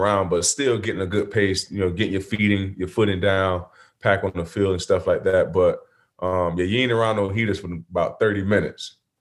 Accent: Florida, United States; I'm from Florida, man. I came out of locker room state.

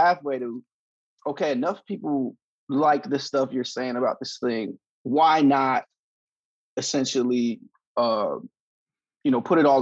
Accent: California, United States; I'm from Northern California, which made it funny because I used to be in the Bay a lot.

